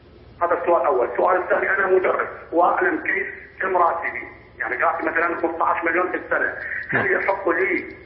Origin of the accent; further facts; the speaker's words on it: Iraq; عندنا في العراق